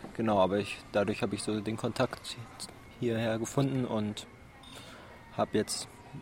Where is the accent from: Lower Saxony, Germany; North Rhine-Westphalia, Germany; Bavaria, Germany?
Bavaria, Germany; Munich; Ich komme aus München.